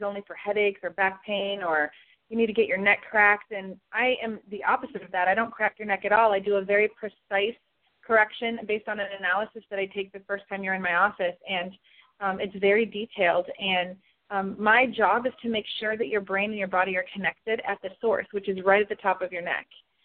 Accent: Davenport, Iowa, United States; Well, I grew up in Davenport, Iowa, where chiropractic was founded

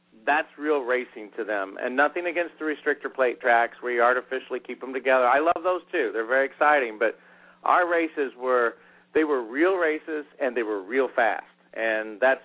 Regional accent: Terre Haute, Indiana, United States; And even my hometown of Terre Haute saw some growth in that market.

